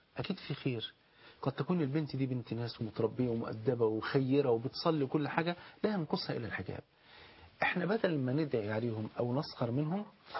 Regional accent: Egypt

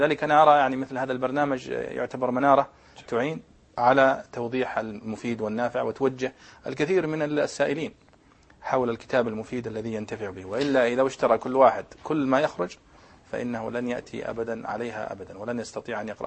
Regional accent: Saudi Arabia; عندنا في السعودية

